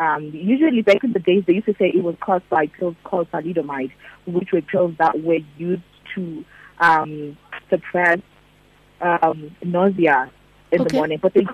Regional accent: Soweto, Gauteng, South Africa; also born or lived in Eastern Cape; I was raised in Soweto, but I was born in the Eastern Cape. So I actually exist between the two places, which is Soweto as well as the Eastern Cape.

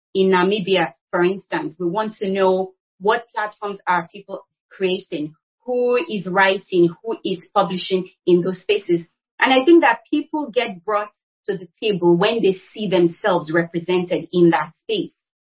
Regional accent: Nigeria; I am Nigerian

